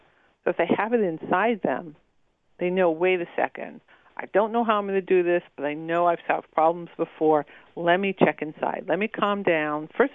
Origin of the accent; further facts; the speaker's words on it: New York, United States; I grew up in New York, so if I walk down the street and I feel uncomfortable, I just leave.